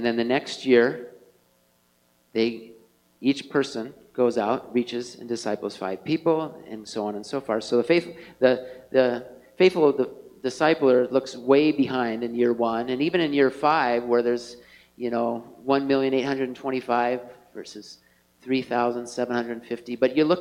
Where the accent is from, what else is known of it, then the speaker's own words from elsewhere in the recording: Montana, United States; I come from Montana. I'm a Montanan.